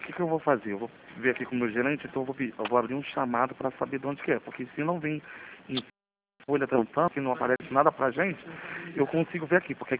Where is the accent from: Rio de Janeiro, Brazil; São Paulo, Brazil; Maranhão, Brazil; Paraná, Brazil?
Rio de Janeiro, Brazil; Madureira; Eu sou daqui de Madureira.